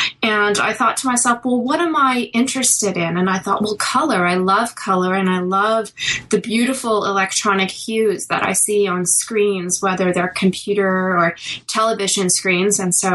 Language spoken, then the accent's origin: English; Toronto, Ontario, Canada; When I was a kid, I grew up in Toronto